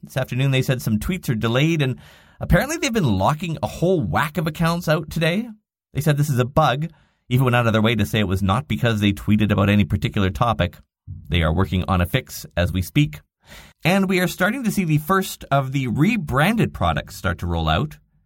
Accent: Canada; I'm Canadian, right?

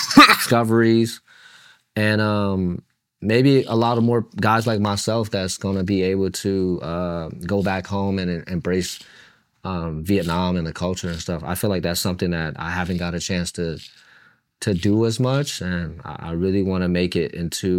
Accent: Midwest, United States; growing up in the Midwest

